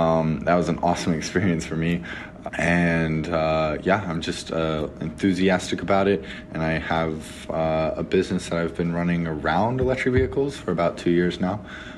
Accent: Arkansas, United States; I'm from Arkansas.

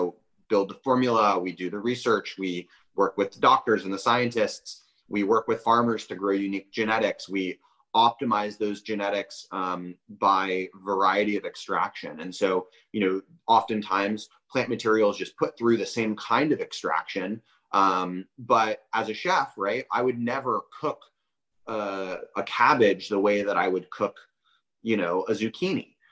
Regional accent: Boulder, Colorado, United States; also born or lived in Portland; So I grew up in Boulder, Colorado. I was actually born in Portland, Oregon, but I grew up in Boulder.

